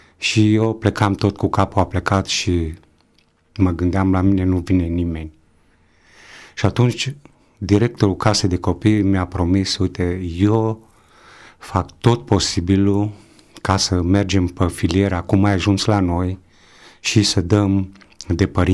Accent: Timișoara, Timiș County, Romania; also born or lived in Reșița / Gavojdea; În principiu eu am crescut numai câteva luni la Reșița, după care am fost luat de la vârsta de 3 ani și am crescut la casa de copii de creșă din Timișoara. Din Timișoara, din clasa 1, am plecat în localitatea Gavojdea, județul Timiș

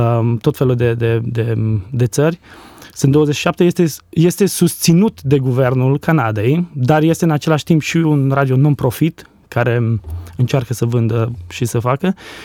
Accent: Lugoj, Timiș County, Romania; moved away; also born or lived in Italy; când locuiam în Lugoș, eu de origine sunt din Lugoș, locuiam în Lugoș

